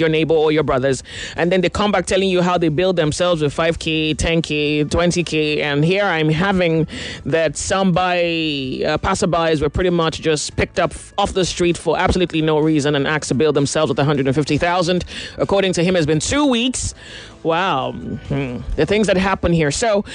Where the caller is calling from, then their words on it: Apapa, Lagos, Nigeria; I'm chatting from Apapa.